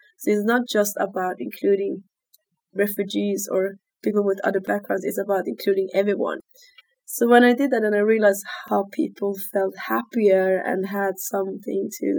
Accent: Uppsala, Uppsala County, Sweden; I'm from Sweden, born and raised in Uppsala, very close to Stockholm.

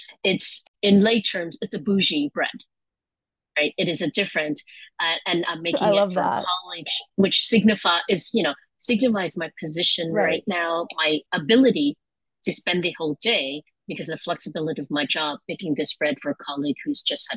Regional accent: Houston, Texas, United States; I grew up very poor in Houston, Texas, a family of nine kids

